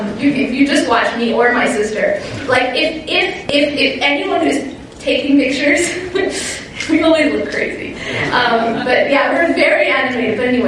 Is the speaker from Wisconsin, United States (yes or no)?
yes; Wisconsin, United States; I grew up in Wisconsin. We got a lot of snow.